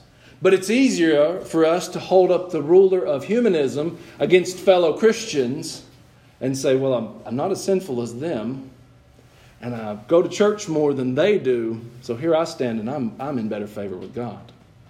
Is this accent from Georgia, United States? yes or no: yes; Georgia, United States; I grew up in Georgia, not too far from Augusta, Georgia.